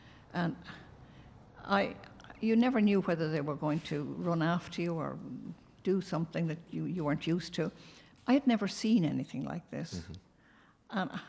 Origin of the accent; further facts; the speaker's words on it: Dublin, Leinster, Ireland; also born or lived in Wexford; Well, I was born in Wexford, but I lived most of my life in Dublin.